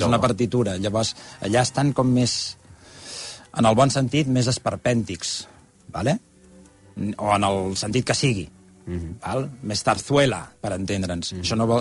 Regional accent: Sabadell, Catalonia, Spain; now in Barcelona, Spain; Sí, soc sabadellenc. Fa 20 anys que no hi visc a Sabadell, però soc de Barcelona i m'agrada perquè és més tranquil.

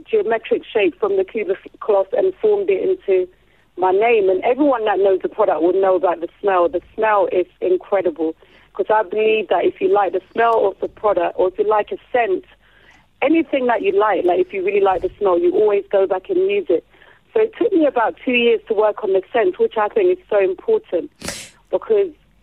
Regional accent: Accra, Greater Accra, Ghana; So for me, growing up in Accra in my primary years was such a solid foundation.

